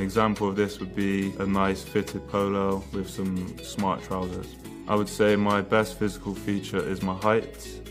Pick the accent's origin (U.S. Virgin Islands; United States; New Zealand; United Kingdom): United Kingdom; Bristol, South West England; I'm 25 and I'm from Bristol. I am Jamaican and English and my skin complexion is brown.